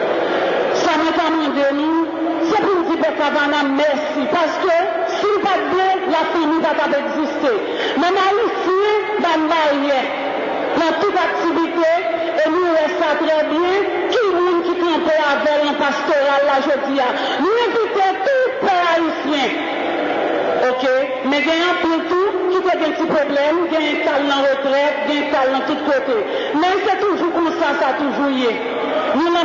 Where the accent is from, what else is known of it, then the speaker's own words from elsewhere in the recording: Haiti; c'est quand on est haïtien, je me sens responsable pour ça, excusez-moi.